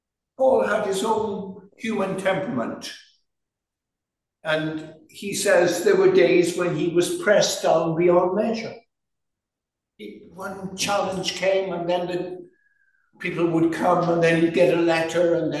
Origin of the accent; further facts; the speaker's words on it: Wales, United Kingdom; I'm a Welshman. Next Sunday I'll be preaching in Welsh in a church near Oxford Circus.